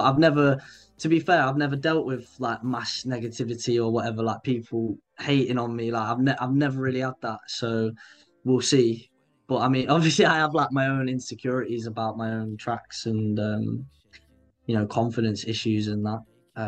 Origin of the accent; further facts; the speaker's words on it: Grimsby, East Midlands, United Kingdom; born there; I was born in Grimsby, right? And I live somewhere else in Lincolnshire. Like my family lives somewhere else in Lincolnshire.